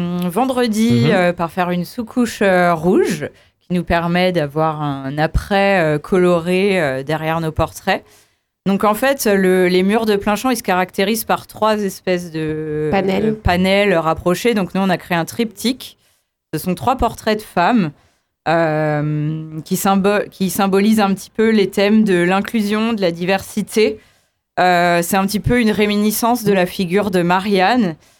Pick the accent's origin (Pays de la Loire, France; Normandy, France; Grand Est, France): Pays de la Loire, France; Le Mans; On est originaire du Mans, donc on revenait de nos études respectives dans notre ville natale.